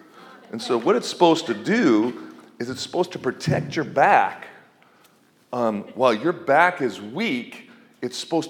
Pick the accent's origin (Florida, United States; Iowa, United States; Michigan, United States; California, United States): Michigan, United States; Detroit; I lived, actually, my hometown was Detroit, 8 hours away from her.